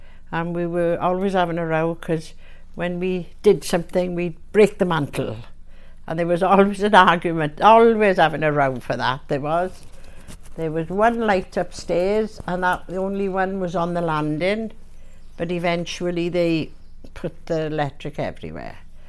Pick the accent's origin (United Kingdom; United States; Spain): United Kingdom; Treharris, Wales; I was born in Graig, Treharris.